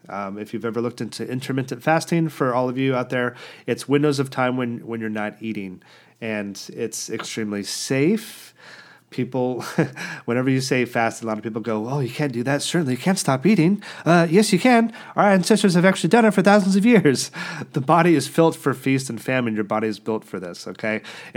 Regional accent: United States; now in United Kingdom; So, yeah, I'm American. I do live in the UK.

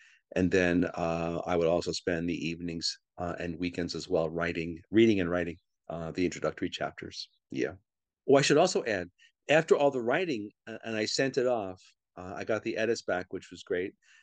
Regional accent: New York, United States; born there; So I'm a transplant. I'm a New Yorker by birth, but like I said, I've been here 40 years now. So this is home.

